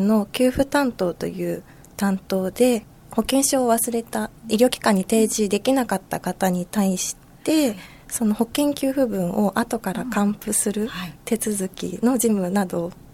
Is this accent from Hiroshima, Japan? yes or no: no; Chigasaki, Kanagawa, Japan; 出身は茅ヶ崎市なんですが、藤沢市の観光 PR をしていくのに当たって